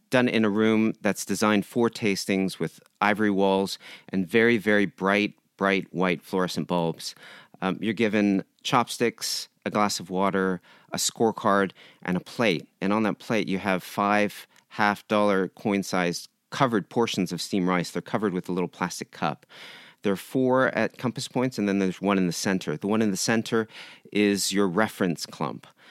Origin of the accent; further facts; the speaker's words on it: San Diego, California, United States; I grew up in San Diego. My mother's from Japan. We ate rice all the time.